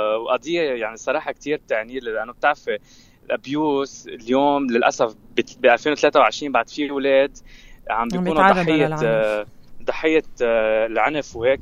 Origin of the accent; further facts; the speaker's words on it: Lebanon; نحن يمكن لبنانية إنه تعودنا على جمال لبنان